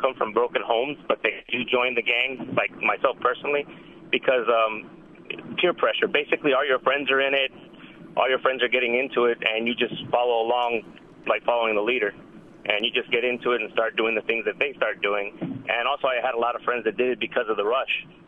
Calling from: Phoenix, Arizona, United States; Yes, I'm calling from Phoenix.

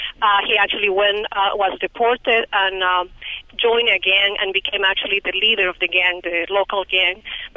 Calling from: Bolivia; I'm from Bolivia, and it happened that today I read a newspaper, the local newspaper in my city

